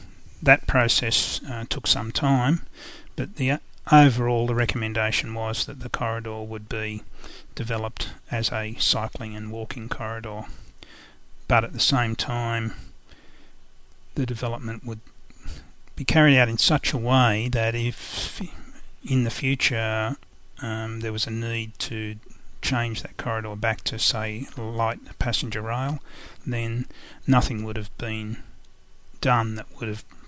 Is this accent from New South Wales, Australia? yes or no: yes; New Lambton, New South Wales, Australia; I grew up in New Lambton, Newcastle.